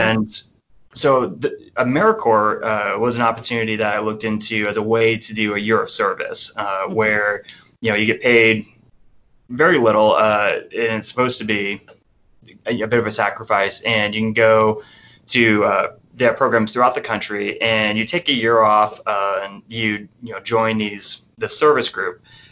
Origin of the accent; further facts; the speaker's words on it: Dover, New Hampshire, United States; So I'm actually from a small town called Dover, New Hampshire.